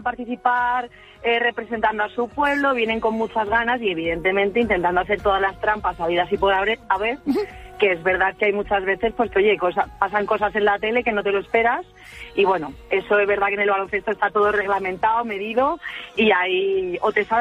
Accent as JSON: {"language": "Spanish", "region": "Castilla-La Mancha", "country": "Spain", "tie": "born or raised there", "said": "en mi pueblo, que son 11 habitantes censados, la Fuensaleñana, ahí en Guadalajara, en plena Alcarria, solo había una televisión"}